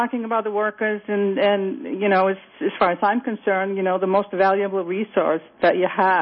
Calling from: Reykjavik, Capital Region, Iceland; Hi, I'm calling from Reykjavik.

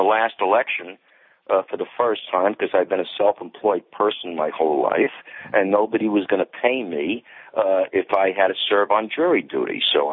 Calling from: Oceanside, New York, United States; Oceanside, New York.

